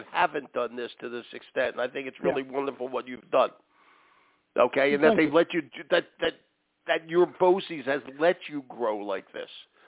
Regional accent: Pennsylvania, United States; I'm from Pennsylvania.

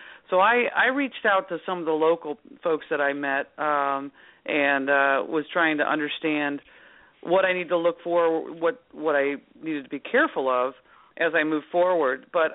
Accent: St. Charles, Illinois, United States; Came back to my hometown area in Batavia, Illinois. I grew up in St. Charles, Illinois.

